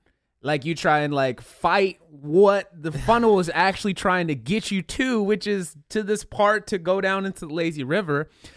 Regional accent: Concord, California, United States; So where I grew up in the East Bay area, there's this kind of somewhat big town called Concord. It's the city that I actually went to high school in.

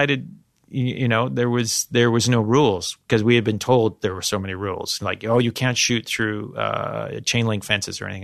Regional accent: Canada; growing up in Canada, was very aware of those films

